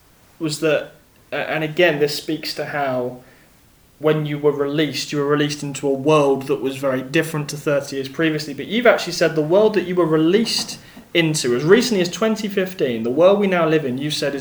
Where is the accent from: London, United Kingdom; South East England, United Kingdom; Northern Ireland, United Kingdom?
London, United Kingdom; And I'm from London.